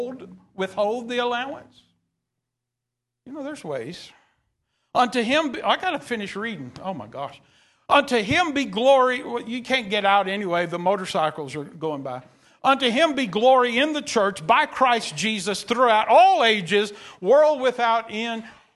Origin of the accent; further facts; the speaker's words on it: Texas, United States; Now, I'm from East Texas, so it takes me a while.